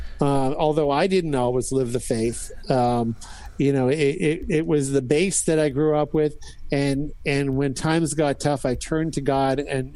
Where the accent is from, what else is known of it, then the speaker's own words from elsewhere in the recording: Saskatchewan, Canada; I grew up in Saskatchewan, Canada. Matter of fact, I grew up about an hour from where Gordie Howe was born.